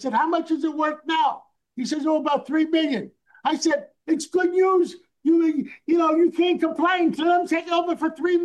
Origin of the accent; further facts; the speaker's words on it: New York City, New York, United States; I grew up in Harlem on 135th Street. And between Broadway and Amsterdam Avenue by City College, by Lewiston Stadium up there, I went to PS 192, 137th Street.